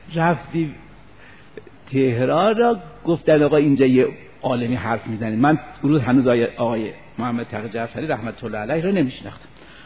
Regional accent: Isfahan, Iran; میدونستن ما اصفهانیم

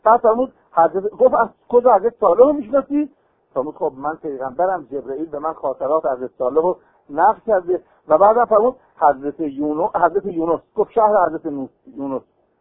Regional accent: Kashan, Isfahan, Iran; یه وقت با هم میگن که بچه کجا؟ میگم بچه کاشون.

